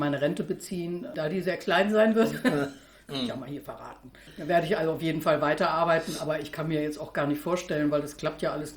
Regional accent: Bremen, Germany; moved away as an adult; also born or lived in Göttingen; Ende der 70er Jahre bin ich nach Göttingen, von Bremen, wo ich herstamme, bin ich nach Göttingen gegangen zum Studieren.

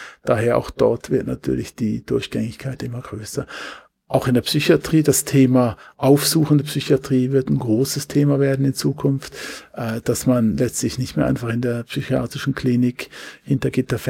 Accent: Switzerland; Ich bin auch Schweizer, also auch wenn ich Deutsch, Hochdeutsch sprechen kann, mit nicht so starkem Akzent, bin ich Schweizer, war immer Schweizer.

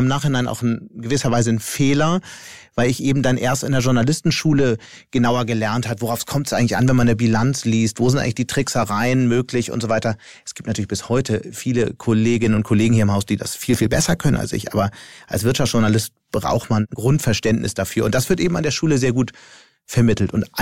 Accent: Hamburg, Germany; moved away as an adult; also born or lived in Düsseldorf; so als Hamburger in der Zeit, in der alle meine Freunde, ich war damals 28

